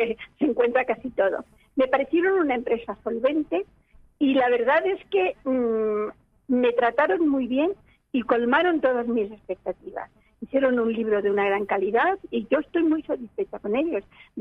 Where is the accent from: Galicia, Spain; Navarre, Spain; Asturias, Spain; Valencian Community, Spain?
Valencian Community, Spain; Alicante; Yo soy alicantina, sí.